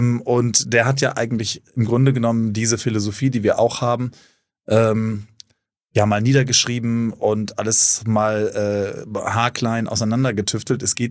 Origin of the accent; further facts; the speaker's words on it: North Rhine-Westphalia, Germany; now in Hamburg, Germany; ich bin Hamburger. Kein gebürtiger leider, obwohl ich mich so fühle. Ich bin eigentlich Ostwestfale.